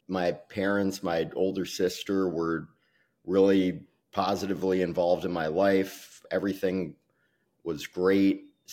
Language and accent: English; New York City, New York, United States; So I grew up in New York City.